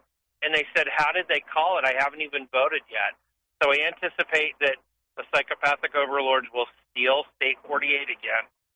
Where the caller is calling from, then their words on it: Surprise, Arizona, United States; I'm from Northwest Metro Phoenix area, and surprise.